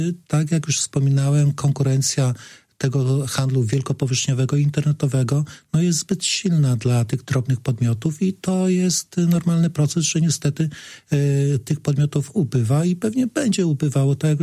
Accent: central Poland, Poland; now in Suwałki, Poland; Ja mogę powiedzieć, że nie jestem rodowitym suwalczaninem. Pochodzę z miasta podobnej wielkości, ale z centralnej Polski

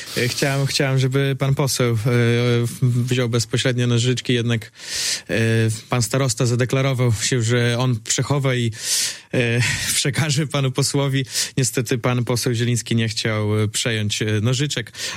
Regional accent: Augustów, Podlaskie Voivodeship, Poland; now in Białystok, Poland; wychowałem się w Augustowie, obecnie mieszkam w Białymstoku.

